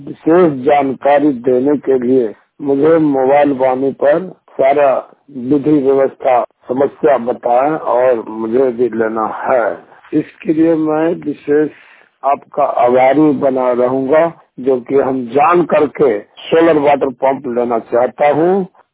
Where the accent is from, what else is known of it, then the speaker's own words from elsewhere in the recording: Sajana, Jammu and Kashmir, India; ग्राम भारत और पोस्ट सजाना जिला जम्मू का निवासी हूँ।